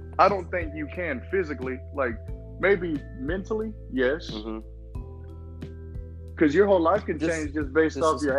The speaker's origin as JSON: {"language": "English", "town": "Dallas", "region": "Texas", "country": "United States", "tie": "born or raised there", "said": "you know, where we grew up in North Dallas, you go to high school, you go to college"}